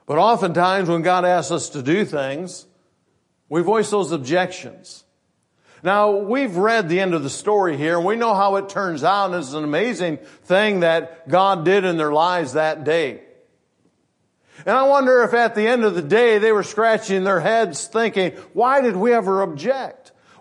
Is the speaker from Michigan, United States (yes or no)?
yes; Michigan, United States; But I always like to say I walk on water too, because I'm from Michigan.